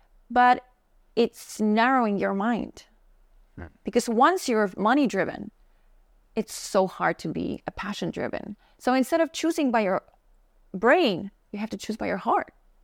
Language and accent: English; Radomsko, Łódź Voivodeship, Poland; English is a second language; So I just went to my hometown. Little hometown, 50,000 people, Radomsko. Say hello to them.